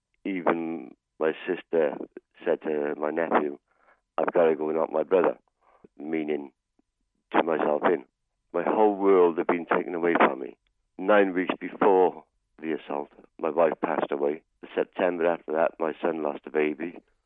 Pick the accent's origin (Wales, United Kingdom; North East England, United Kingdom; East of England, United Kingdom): Wales, United Kingdom; Barry; My life has been a bit upside down, but I grew up in Barry all my life.